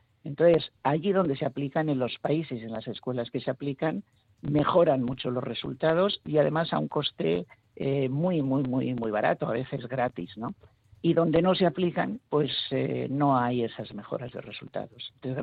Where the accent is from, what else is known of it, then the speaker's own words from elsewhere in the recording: Bilbao, Basque Country, Spain; now in Barcelona, Spain; Soy bilbaíno, sí, nacido en la casita blanca de Bomero Chani.